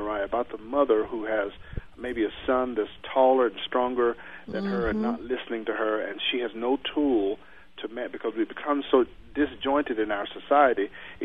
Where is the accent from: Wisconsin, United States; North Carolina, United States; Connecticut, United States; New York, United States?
North Carolina, United States; Troy; In my hometown where I grew up in the backwoods of North Carolina in a little town called Troy.